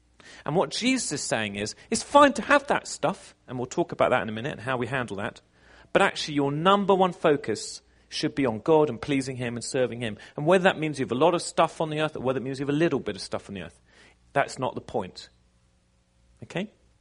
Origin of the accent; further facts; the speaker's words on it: United Kingdom; Here in the West, and I include Britain where I'm from, in case you weren't sure where my accent's from.